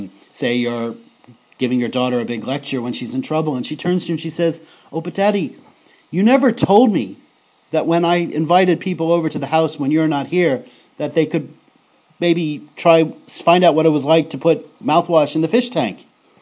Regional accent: United States; accent: American; who has a surname which forces my American accent to butcher the letter L, as it is known to do.

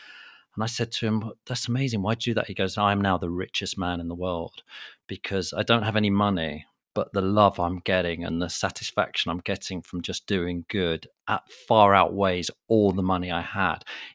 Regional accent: Wales, United Kingdom; Oh, he goes, oh, you're English. Oh, I'm from Wales. I just got fed up with telling people I'm from Wa

